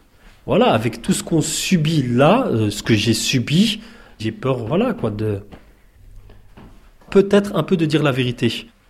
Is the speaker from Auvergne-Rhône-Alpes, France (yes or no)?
yes; Annecy, Auvergne-Rhône-Alpes, France; je suis fier d'Annecy, et de me faire quitter Annecy, là où je suis né, là où j'ai grandi, ces ruelles, ces rues, le lac